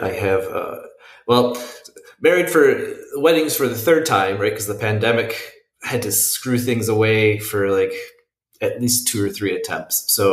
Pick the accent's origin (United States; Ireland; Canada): United States; Minneapolis, Minnesota; born there; I'm 37. I live in Minneapolis, and I was born in Minneapolis.